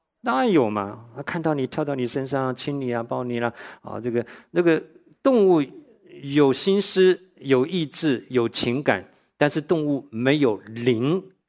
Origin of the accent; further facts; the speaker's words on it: Tainan, Taiwan; 我到高中的时候都还碰到同学，他这一辈子没有离开过我的家乡台南的啊